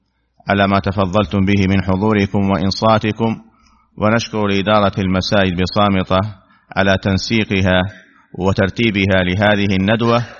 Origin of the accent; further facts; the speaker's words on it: Saudi Arabia; بلادنا المملكة العربية السعودية